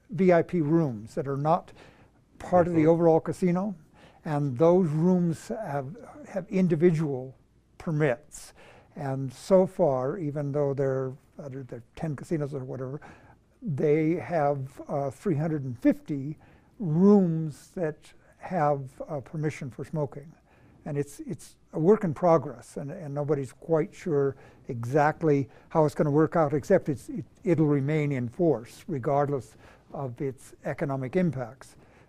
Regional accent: Nevada, United States; So as a Nevadan, I was disappointed to lose him in the political situation

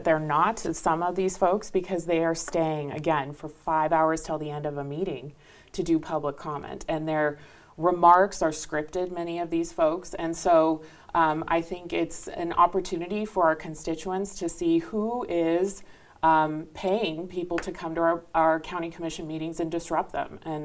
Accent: Sparks, Nevada, United States; also born or lived in Reno; Well, what makes me sad is that I grew up here. I was born in Reno, grew up in Sparks, and love this community

